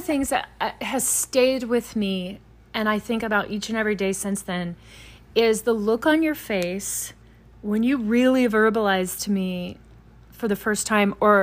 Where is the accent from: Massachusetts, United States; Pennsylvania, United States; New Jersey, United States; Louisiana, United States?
Louisiana, United States; I'm from Louisiana.